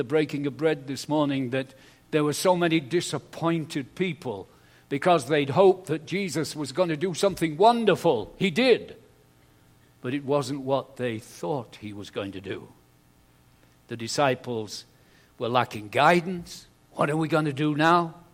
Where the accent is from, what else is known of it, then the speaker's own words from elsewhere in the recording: England, United Kingdom; We are English, and we like to take each other cups of tea to bed, you see.